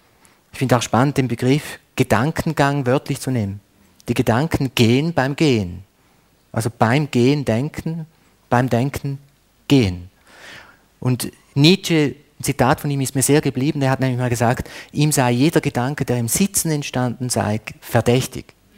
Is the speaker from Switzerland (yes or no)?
yes; Switzerland; Also bei uns in der Schweiz ist es sehr verpönt, also im öffentlichen Raum liegen, Siesta machen.